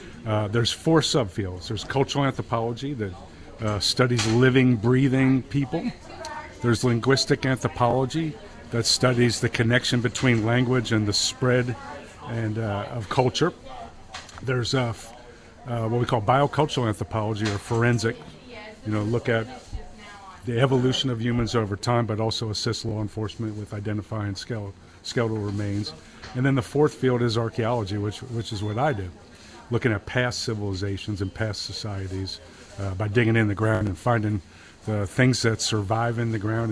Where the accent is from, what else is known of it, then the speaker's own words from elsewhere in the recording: New Jersey, United States; Well, I grew up in New Jersey. I came to USC in 1978 to study economics.